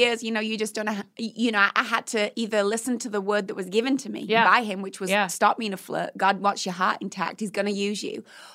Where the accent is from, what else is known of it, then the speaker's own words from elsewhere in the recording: Yorkshire and the Humber, United Kingdom; accent: Yorkshire; So my accent is not like the full Yorkshire accent.